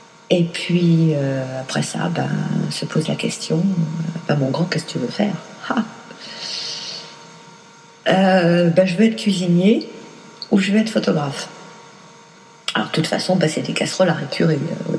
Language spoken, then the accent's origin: French; Paris, Île-de-France, France; born there; Donc je suis née dans le Faubourg Saint-Denis, tu vois le style.